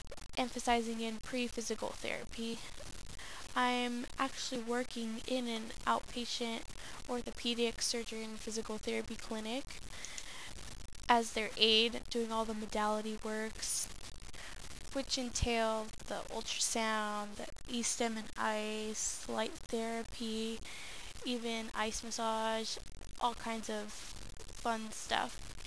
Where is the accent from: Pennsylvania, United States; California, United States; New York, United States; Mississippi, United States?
California, United States; Chula Vista; I'm actually from San Diego. I grew up in the South Bay area, Chula Vista, Bonita, Hilltop, mostly. But I did live in IB, Imperial Beach, for a while in my childhood.